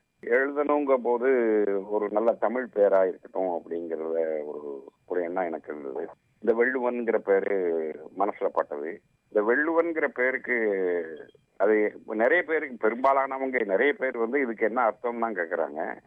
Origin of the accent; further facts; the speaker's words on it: Mulaikaraipatti, Tamil Nadu, India; now in Tirunelveli, India; நான் இப்ப இருக்கிறதும் திருநெல்வேலி நகரத்துல இருக்கிறேன். என்னுடைய சொந்த ஊர்ன்னு சொன்னா திருநெல்வேலி பகுதியில இருந்து ஒரு 20 கிலோமீட்டர் தள்ளி இருக்கிற மூளைக்கரைப்பட்டின்னு ஒரு சின்ன கிராமம். அங்கதான் நான் பிறந்தேன். எங்க அப்பா அம்மா எல்லாம் அங்கதான் இருந்தாங்க.